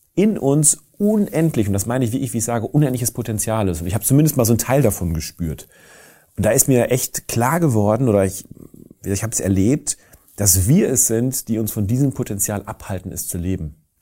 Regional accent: North Rhine-Westphalia, Germany; now in Cologne, Germany; Ich komme aus Münsterland, ich bin auf dem Land groß geworden und bin dann irgendwann sozusagen in Köln gelandet.

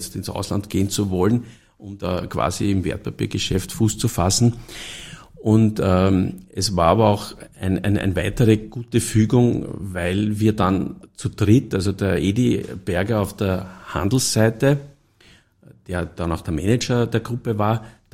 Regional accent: Stockerau, Lower Austria, Austria; ich komme aus Stockerau

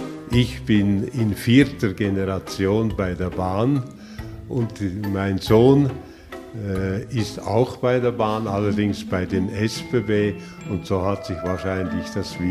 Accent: Switzerland; dann gebraucht man bei uns in der Schweiz jeweils das Wort Viadukt.

